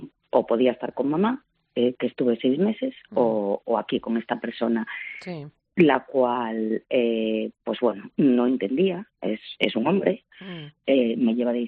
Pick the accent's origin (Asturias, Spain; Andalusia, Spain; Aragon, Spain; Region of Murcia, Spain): Asturias, Spain; now in Viveiro, Spain; buscando trabajo he venido a Lugo, soy asturiana, pero ahora estoy viviendo en Lugo, en Viveiro.